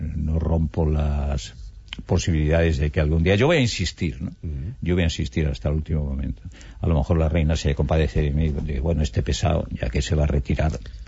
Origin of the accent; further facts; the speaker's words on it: Castile, Spain; allá en mi tierra, en Castilla. En Castilla se enamora muy fácilmente la gente